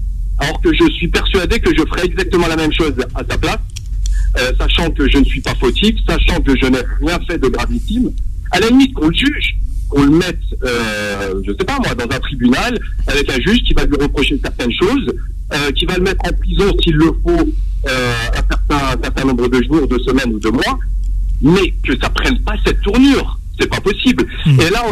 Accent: Mantes-la-Jolie, Île-de-France, France; Je suis de Mantes-la-Jolie.

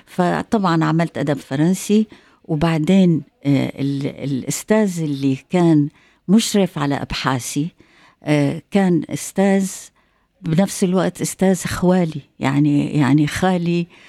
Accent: Syria; ولذلك أنا بحكي بالعربي، أنا صحافي بكتب بالعربي، فلذلك أنا سوري عربي، وهذا نحن تربينا هيك،

